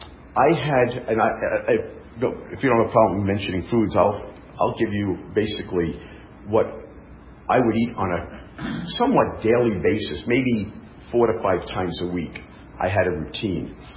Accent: New York, United States; now in California, United States; I obviously am not a native Californian, although I do claim to be so. I came out here in 1982. I left New York in the middle of the night, took a road trip. 6 months later, I wound up in California.

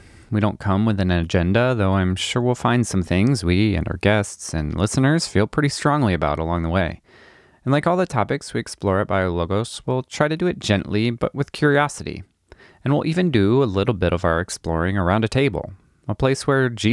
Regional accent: Midwest, United States; So I grew up in the Midwest.

